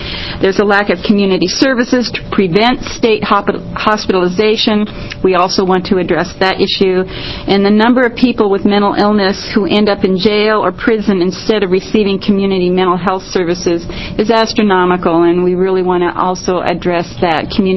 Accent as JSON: {"language": "English", "town": "Gresham", "region": "Oregon", "country": "United States", "said": "I'm from Gresham, and I represent Gresham, Troutdale, Wood Village, and Fairview."}